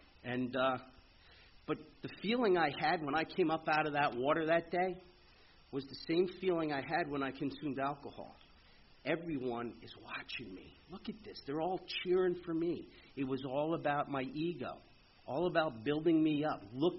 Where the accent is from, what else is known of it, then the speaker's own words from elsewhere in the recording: Pennsylvania, United States; I grew up up in the Lehigh Valley, not far from here.